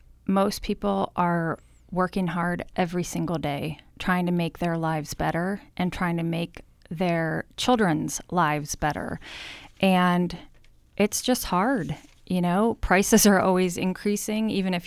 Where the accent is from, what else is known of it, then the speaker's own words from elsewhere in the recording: Brewster, Ohio, United States; also born or lived in Cincinnati, Ohio; Yes, I was born in Cincinnati, Ohio, and then moved to Brewster, Ohio in fourth grade, and that's where I continued elementary school and middle school and graduated from high school.